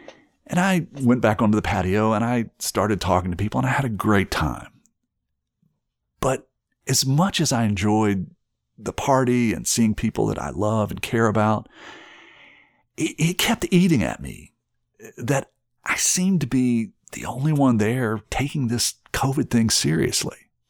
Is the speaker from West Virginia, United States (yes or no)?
yes; West Virginia, United States; now in New York, United States; And the fact that I live in an urban blue state in New York, and I spend a great deal of time in my home state, red, rural West Virginia